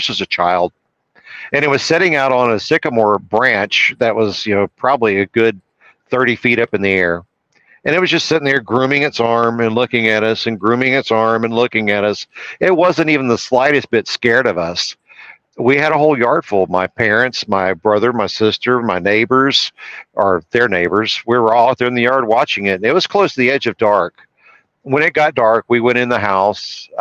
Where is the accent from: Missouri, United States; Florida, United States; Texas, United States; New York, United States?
Texas, United States; New Braunfels; We lived in Texas. I was born and raised in New Braunfels, Texas.